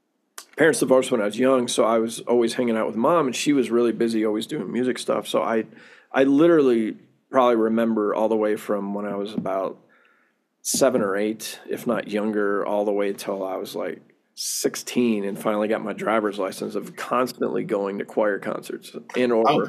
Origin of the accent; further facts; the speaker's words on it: Syracuse, New York, United States; I grew up in upstate New York, Syracuse.